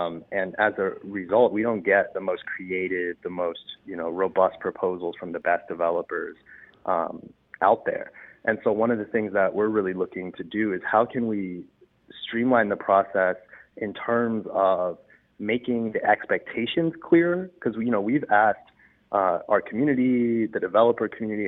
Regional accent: Indian Trail, North Carolina, United States; now in Chapel Hill, United States; I came from Indian Trail, North Carolina, so a very different vibe to come to college

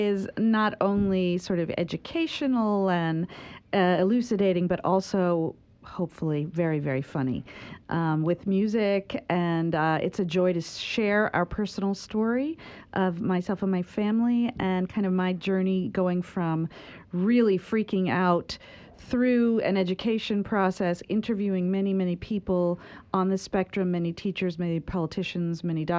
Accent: New York City, New York, United States; I'm from New York City. I lived there for 25 years.

